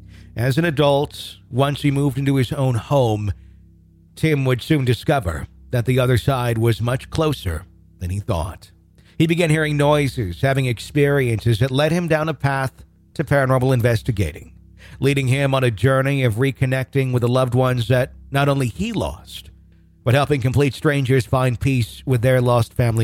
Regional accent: Fond du Lac, Wisconsin, United States; now in Fayetteville, United States; I'm in Fayetteville, Arkansas these days, but grew up in the Fox Cities.

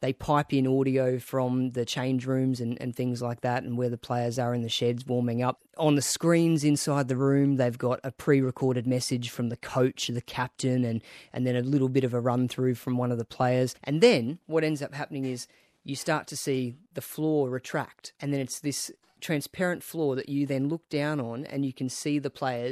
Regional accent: Brisbane, Queensland, Australia; now in Melbourne, Australia; I was born in Brizzy and grew up on the Broncos and rugby league, and then in the last 3 years moved to Melbourne.

